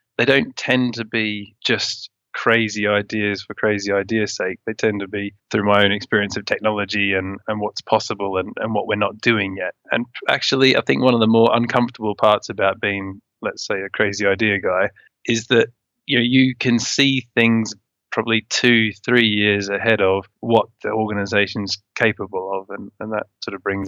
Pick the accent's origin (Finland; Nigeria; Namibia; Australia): Australia; also born or lived in New Zealand; I grew up in Australia, was born in New Zealand, have a sort of, a practical background.